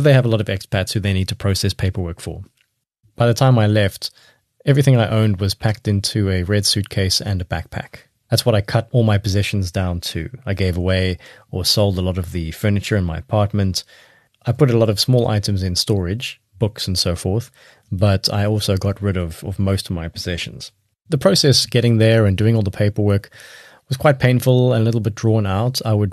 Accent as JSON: {"language": "English", "town": "Cape Town", "region": "Western Cape", "country": "South Africa", "moved": "as an adult", "lives_now": "Barcelona, Spain", "said": "I came from Cape Town. I moved to Barcelona for work."}